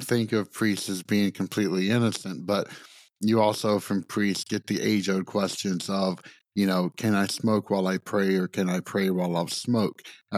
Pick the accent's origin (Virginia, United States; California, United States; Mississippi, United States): Virginia, United States; Like, I was brought up in the Richmond Diocese, which is very touchy-feely.